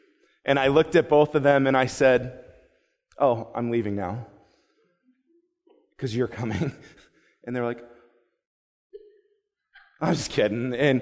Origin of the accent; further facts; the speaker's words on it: Dunkirk, New York, United States; born there; I was born in Dunkirk, New York, and my parents lived in Conowango.